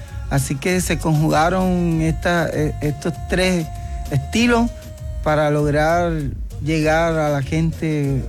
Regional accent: Cartagena, Bolívar, Colombia; yo soy de la costa, soy costeño, soy de Cartagena de India, porque la costa Caribe es diferente, la gente, la alegría, el jolgorio, todos lo hacemos fiesta allá.

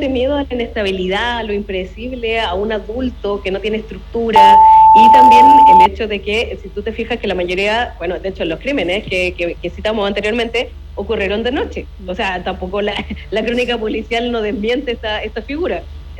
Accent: Santiago, Santiago Metropolitan, Chile; now in Valparaíso, Chile; yo vivo en Valparaíso, no, ya. Bueno, es bastante común que pase en persona, pero no, como santiaguina que soy, transportada acá

